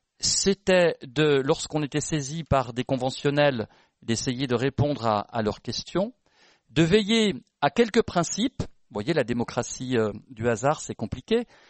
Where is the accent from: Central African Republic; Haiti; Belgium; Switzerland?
Switzerland; now in France; c'est pas parce que je vis en France et que je suis suisse